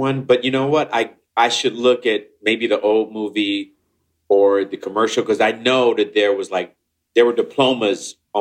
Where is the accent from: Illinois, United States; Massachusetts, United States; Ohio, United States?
Illinois, United States; Chicago; And I was this nerd from Chicago who would, you know, it was insane to me